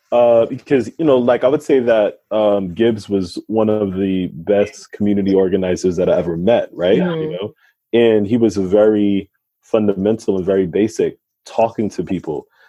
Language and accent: English; Coney Island, New York, United States; constantly reminded me that I did not grow up in Westchester County, but I grew up in Coney Island.